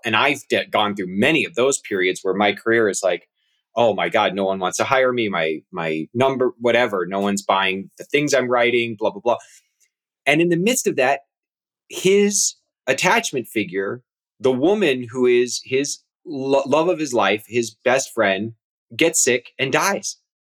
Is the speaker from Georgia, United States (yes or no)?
no; Kansas, United States; I grew up in Kansas, and I was raised in a cultural community where you were really not meant to fear death at all.